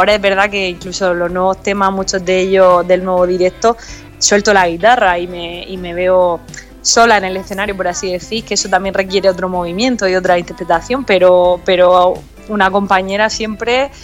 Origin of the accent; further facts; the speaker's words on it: Murcia, Region of Murcia, Spain; aunque yo soy de Murcia y yo el Crea Murcia lo adoro